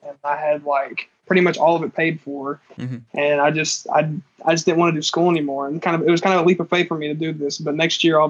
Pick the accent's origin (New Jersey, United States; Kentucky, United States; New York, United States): Kentucky, United States; Madisonville; I'm 19. I'm from Madisonville, Kentucky.